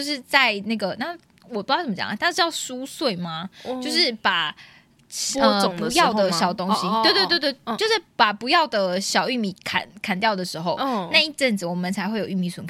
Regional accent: Taiwan; 还是因为我们是台湾人，所以我们就是只能就是感受这个程度

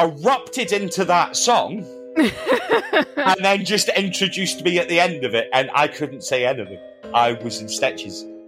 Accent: Scotland, United Kingdom; I am Scottish, mostly because I come from Scotland.

